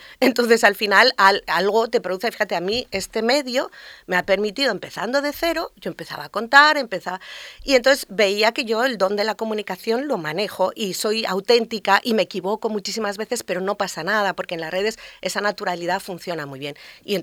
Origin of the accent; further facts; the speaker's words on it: Girona, Catalonia, Spain; born there; moved away as an adult; now in Formentera, Spain; llevo aquí hace 40 años, entonces tengo 60 ahora. Llegué con 20, yo nací en Girona, vivo entre Madrid, ahora entre Madrid, Formentera e Ibiza.